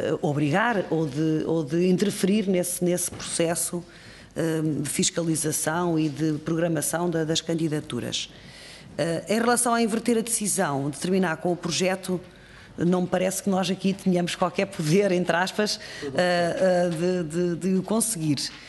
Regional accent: Norte, Portugal; apesar de ser autarca no Norte, portanto não estou, nem sou de Lisboa nem do Alentejo, sou mais do Norte

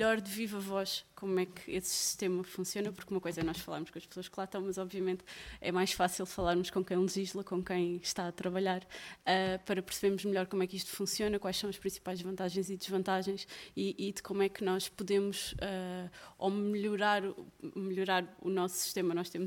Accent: Setúbal, Portugal; Eu cresci e vivo em Setúbal, é o distrito pelo qual sou eleita.

